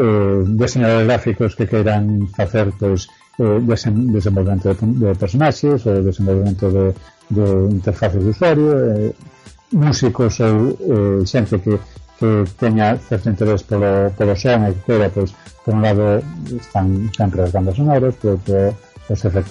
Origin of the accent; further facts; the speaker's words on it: Pontevedra, Galicia, Spain; eu como pontevedrés estou convencido de que Pontevedra podría ter moito de dicir